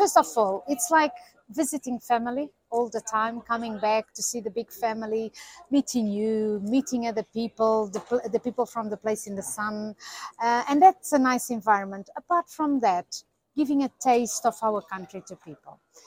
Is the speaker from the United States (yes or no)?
no; South Africa; also born or lived in Africa; I born in Africa and I was brought up in South Africa